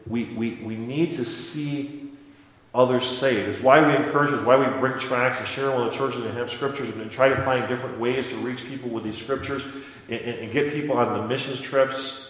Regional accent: Midwest, United States; We decided to do some steaks because we're from the Midwest.

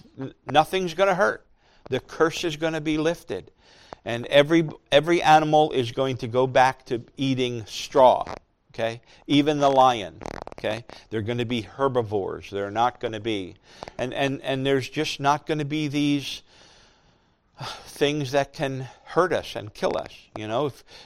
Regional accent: New Jersey, United States; We're from New Jersey. Mosquito is the state bird of New Jersey.

